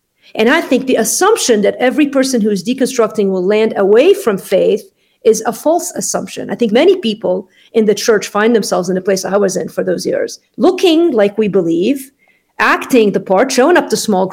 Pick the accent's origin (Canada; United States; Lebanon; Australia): Lebanon; I grew up in Lebanon in a very sound, semi-Christian home, but heavily influenced by my mother's faith.